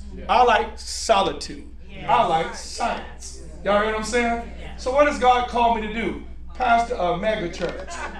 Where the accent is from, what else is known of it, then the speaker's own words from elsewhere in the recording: Gary, Indiana, United States; So I come from Gary, Indiana, and I got a family.